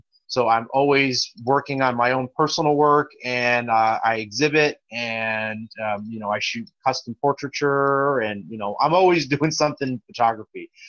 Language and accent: English; New Jersey, United States; I grew up in New Jersey, outside of New York City. So that was sort of my upbringing.